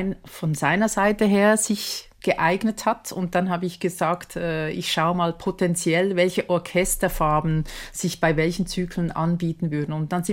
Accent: Schwyz, Switzerland; born there; Ich bin in Schwyz geboren, das ist, wie gesagt, ein bisschen weniger, mit weniger Seeanstoß, aber auch im gleichen Tal quasi.

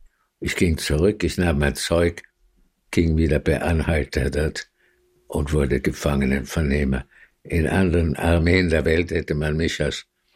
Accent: United States; ich bekam dieses Stipendium nach Paris als amerikanischer Student.

